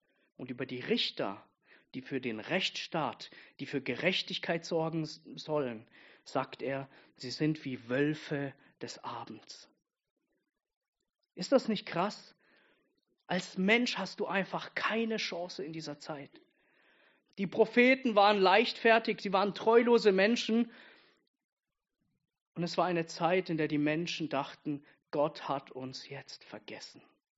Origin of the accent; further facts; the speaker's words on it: Bamberg, Bavaria, Germany; Ich bin aus Bamberg, hier aus der Riverside-Kirche